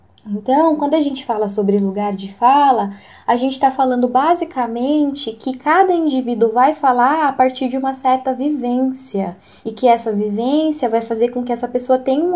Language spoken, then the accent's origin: Portuguese; São Paulo, Brazil; born there; mulher negra, eu faço parte da comunidade LGBT, eu sou autista, eu nasci na Grande São Paulo e moro atualmente em São Paulo também